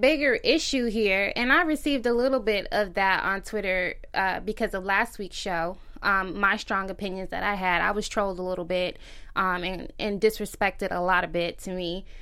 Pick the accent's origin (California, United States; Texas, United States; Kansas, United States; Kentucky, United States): California, United States; Inglewood; In LA, I'm from Inglewood.